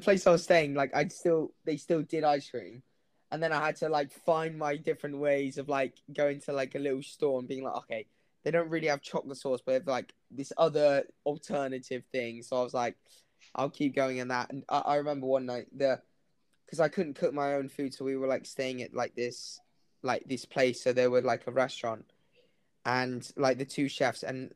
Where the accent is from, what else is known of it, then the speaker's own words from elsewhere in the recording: Hong Kong; now in United Kingdom; So because I grew up in Hong Kong, so I didn't really have a coach out there or anything.